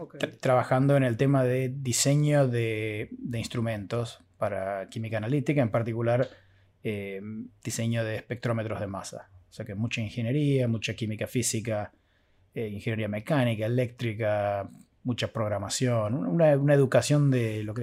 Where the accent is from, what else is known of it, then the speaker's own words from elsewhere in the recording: Argentina; moved away as an adult; now in United States; Yo llegué de Argentina con una licenciatura.